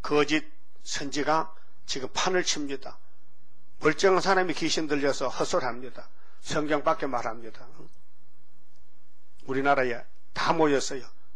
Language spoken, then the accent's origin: Korean; Uiseong, North Gyeongsang, South Korea; 저는 경상도 의성 사람이고.